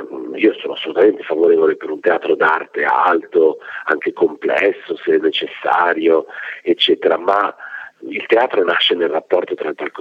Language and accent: Italian; Varese, Lombardy, Italy; Io andavo a teatro, io sono nato a Varese, andavo a Varese a teatro con la mia nonna